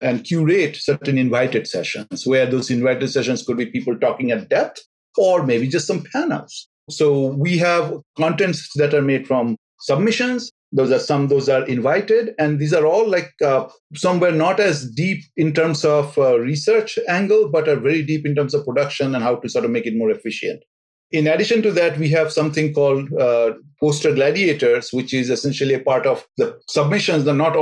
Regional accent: India; I come from India, and I come from part of India that's very much into fish.

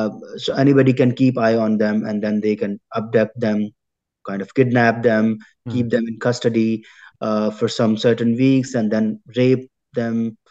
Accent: Pakistan; English is a second language; Oh, despite being born and raised in Pakistan, I can also doubt on that, because hope is there.

